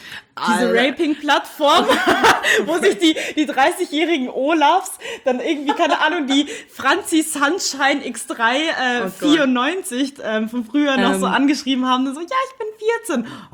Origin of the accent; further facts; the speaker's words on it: Bavaria, Germany; Das war bei uns in Bayern beispielsweise so die Vorplattform, um mit deinen Leuten halt zu kommunizieren.